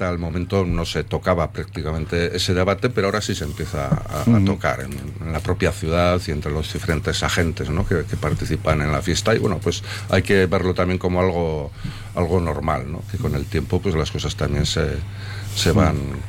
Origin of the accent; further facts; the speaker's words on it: Pamplona, Navarre, Spain; Es cierto, yo soy de allí, de Iruña.